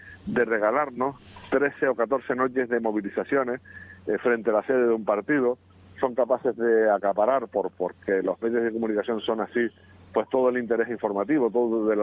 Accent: Canary Islands, Spain; Como los canarios, que lo hablamos como si fuésemos cubanos.

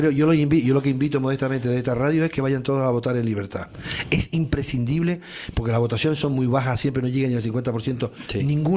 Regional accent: Canary Islands, Spain; Hablo canario más que nadie y no menos que nadie. No dejo de ser canario porque soy español y europeo.

